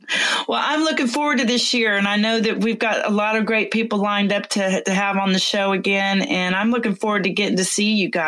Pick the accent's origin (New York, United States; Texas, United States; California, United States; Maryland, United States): Texas, United States; McKinney; they're going to host it from my hometown this year in McKinney, Texas. I'm so excited about that.